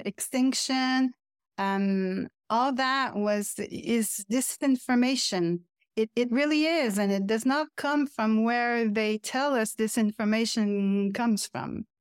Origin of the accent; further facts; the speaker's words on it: Canada; English is a second language; I am French Canadian, so the population here knows about it.